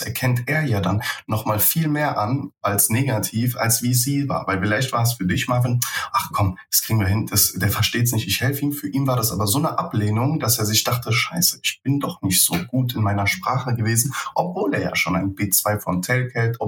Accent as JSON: {"language": "German", "country": "Germany", "tie": "born there", "said": "ich bin in Deutschland geboren."}